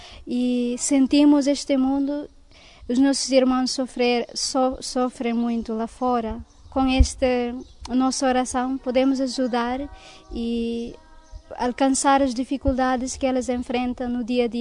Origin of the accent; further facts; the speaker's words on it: Timor-Leste; sou de Timor, e a minha vocação é nesta comunidade